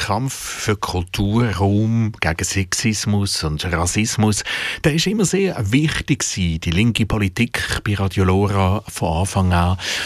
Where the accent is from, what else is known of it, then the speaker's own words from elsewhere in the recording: Baden, Aargau, Switzerland; Im Kanton Aargau zum Beispiel, in Baden, wo ich aufgewachsen bin